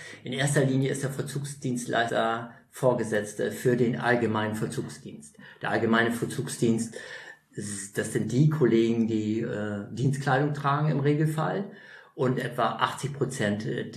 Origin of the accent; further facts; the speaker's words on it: Lower Saxony, Germany; meine Heimat ist in Ostfriesland, 500 Kilometer entfernt etwa.